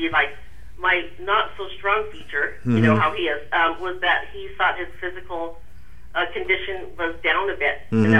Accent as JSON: {"language": "English", "region": "Hawaii", "country": "United States", "tie": "born or raised there", "said": "Growing up in Hawaii, there's a lot of Japanese people there of heritage"}